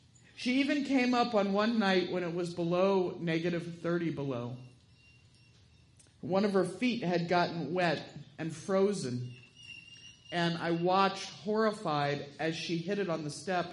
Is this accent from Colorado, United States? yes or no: no; Kentucky, United States; Some of you may know I came here from Kentucky, which is considerably warmer than it is here.